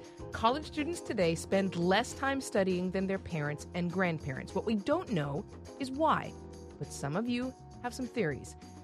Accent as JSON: {"language": "English", "region": "California", "country": "United States", "tie": "born or raised there", "said": "You know, Richard, I grew up in California."}